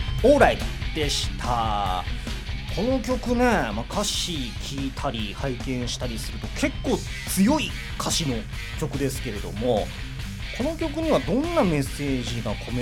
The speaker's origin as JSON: {"language": "Japanese", "region": "Nagasaki", "country": "Japan", "said": "実はね、僕地元長崎なんで。"}